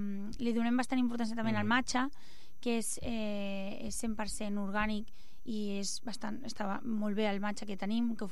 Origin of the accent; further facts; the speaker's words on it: Catalonia, Spain; jo que sóc d'aquí, sóc catalana